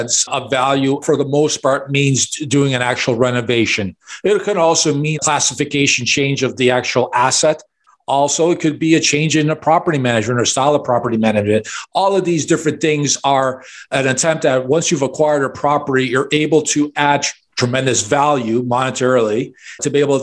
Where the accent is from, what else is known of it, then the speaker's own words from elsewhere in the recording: Chicago, Illinois, United States; where I was born and raised in Chicago to immigrant parents. We lived in a one-bedroom apartment.